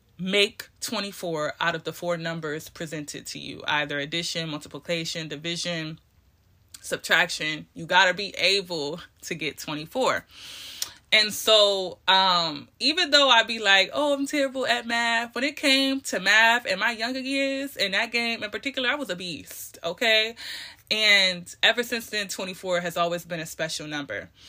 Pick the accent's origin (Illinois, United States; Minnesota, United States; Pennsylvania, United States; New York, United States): New York, United States; Rochester; thinking about my childhood experiences growing up in Rochester